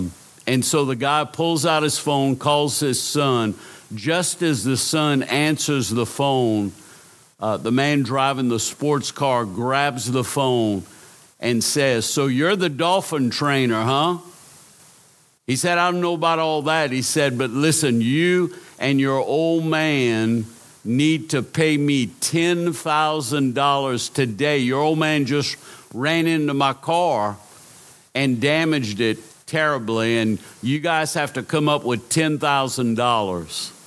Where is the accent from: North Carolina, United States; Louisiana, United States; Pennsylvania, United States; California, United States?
Louisiana, United States; I am from South Louisiana originally. Pastor called me … They called me on Bayou Lafourche